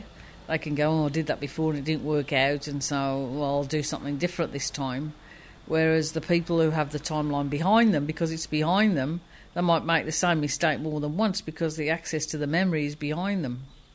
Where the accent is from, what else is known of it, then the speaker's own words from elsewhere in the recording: England, United Kingdom; I mean, I was brought up in England.